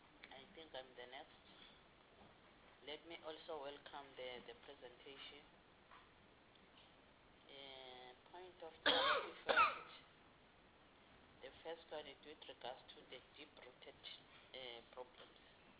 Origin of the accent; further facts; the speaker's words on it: Witbank, Mpumalanga, South Africa; I'm from Witbank.